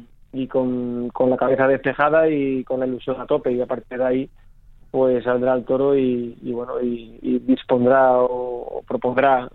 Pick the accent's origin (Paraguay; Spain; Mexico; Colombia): Spain; Olivenza, Extremadura; Estaba fuera de Olivenza, de mi tierra